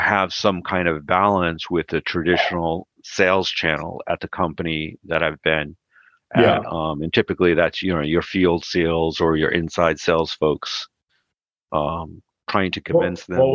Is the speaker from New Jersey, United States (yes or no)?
no; Connecticut, United States; Ended up coming back to my home state of Connecticut, working for a distributor yet again.